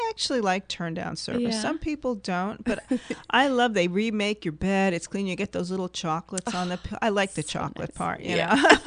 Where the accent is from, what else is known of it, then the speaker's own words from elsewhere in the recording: New York, United States; I'm born and raised in New York and New Yorkers are very tenacious.